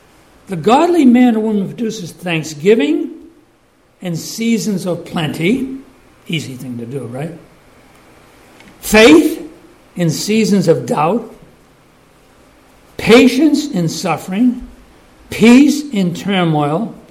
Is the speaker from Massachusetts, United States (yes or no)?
yes; Cape Cod, Massachusetts, United States; But, I mean, I grew up in the Cape. I know all about the tourists.